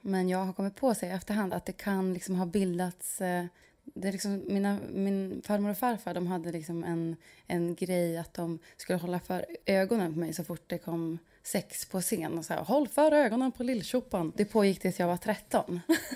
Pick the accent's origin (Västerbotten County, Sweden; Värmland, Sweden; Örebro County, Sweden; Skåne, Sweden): Västerbotten County, Sweden; Umeå; Vi kommer ju från Umeå.